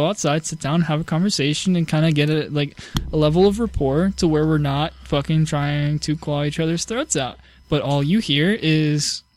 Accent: the South, United States; Well, see, I'm from the South, and I can say anything I want as long as it's followed by, but bless her heart.

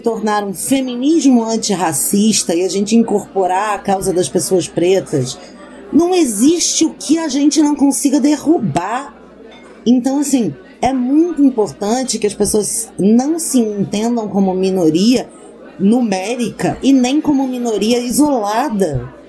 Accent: Brazil; Fora do Brasil, se a gente não é preto, a gente é latino, né?

